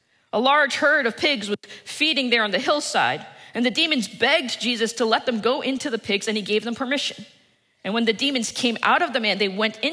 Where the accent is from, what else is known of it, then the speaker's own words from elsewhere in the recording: New Jersey, United States; Although I'm from New Jersey, so I'm not really sure in the life of a pig herder would be